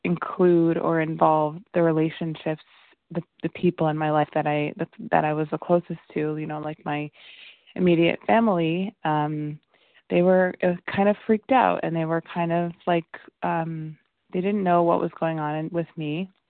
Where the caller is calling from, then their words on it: New Jersey, United States; I'm calling in from New Jersey this morning.